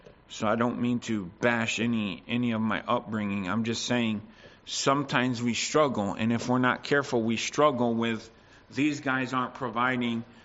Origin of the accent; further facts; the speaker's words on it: United States; Growing up in the States, there definitely was a temptation